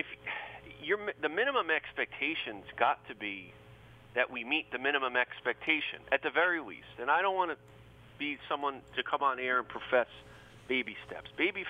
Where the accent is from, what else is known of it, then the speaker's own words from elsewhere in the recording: New York, United States; I grew up in Westchester County. Westchester County, New York, for our listeners, has the highest property taxes of any county in America.